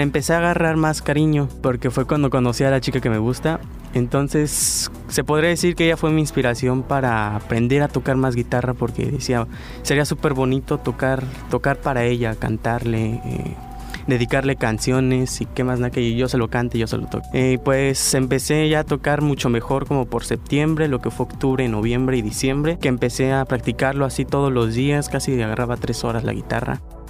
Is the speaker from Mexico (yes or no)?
yes; Mexico City, Mexico; 17 años. Bueno, vengo del plantel Covacam Lerma, el plantel 19. Yo soy de la Ciudad de México, no soy de aquí de Campeche.